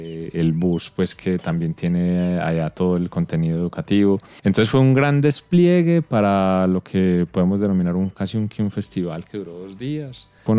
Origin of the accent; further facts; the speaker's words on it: Antioquia, Colombia; es a reconocer a la fauna silvestre como nuestra principal riqueza como colombianos, como antioqueños.